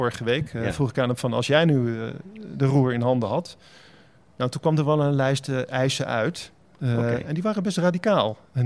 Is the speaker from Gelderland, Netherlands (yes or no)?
no; Spijkenisse, South Holland, Netherlands; also born or lived in Heerlen; now in Utrecht, Netherlands; Ik ben geboren in Heerlen en getogen in Spijkenisse. Een totaal andere plek. En ik woon intussen 2/3 van mijn leven in Utrecht.